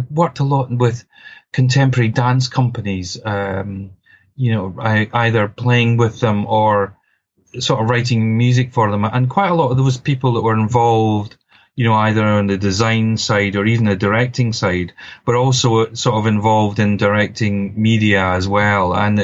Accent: Scotland, United Kingdom; accent: Scottish; moved away as an adult; now in London, United Kingdom; I've been in London for about 30 years, though, but my accent doesn't seem to have been affected at all.

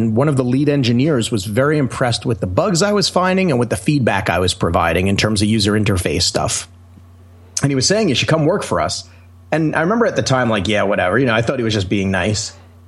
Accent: New York, United States; I'm from New York originally, and there was a very famous Apple store on Long Island

